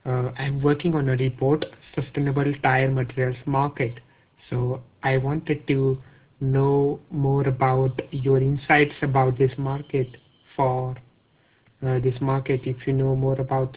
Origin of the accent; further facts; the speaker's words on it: United States; No, I'm from, basically from United States.